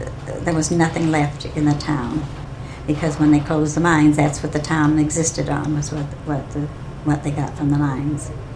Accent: Douglas, Alaska, United States; born there; I was born in Douglas, Alaska in 1899, the 31st day of August. And prior to that, my mother and father had lived in Sitka.

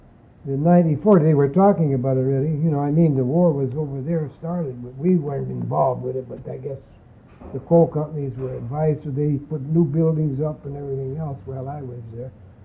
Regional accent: Pennsylvania, United States; I'm originally from Pennsylvania, so by being in Pennsylvania, every time I went out on a fishing excursion or a hunting trip, all it seemed was these here signs.

